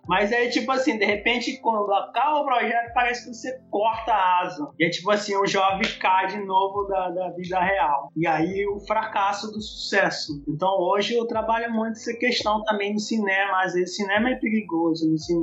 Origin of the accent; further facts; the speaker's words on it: Porto Lindo, Mato Grosso do Sul, Brazil; born there; num lugar onde eu nasci, na aldeia Porto Lindo